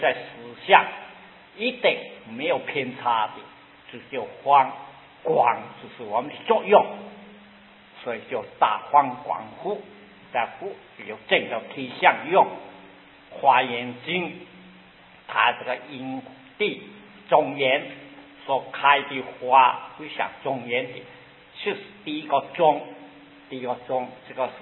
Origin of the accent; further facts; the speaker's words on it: Guangdong, China; Chinese is a second language; 我是广东人，再讲啊，讲好听一点。